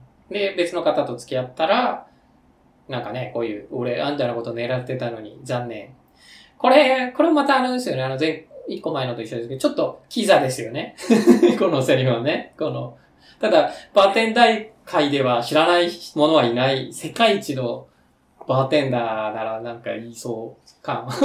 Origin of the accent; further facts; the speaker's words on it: Tokyo, Japan; 東京、僕、東京人ですから